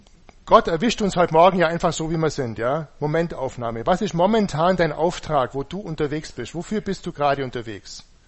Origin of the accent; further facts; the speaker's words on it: Buxheim, Bavaria, Germany; Ich bin ja in Buxheim aufgewachsen.